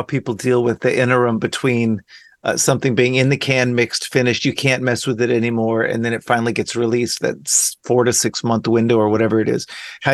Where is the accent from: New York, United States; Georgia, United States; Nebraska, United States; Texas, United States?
Texas, United States; Dallas; I grew up in Dallas, which is we played together there not too long ago.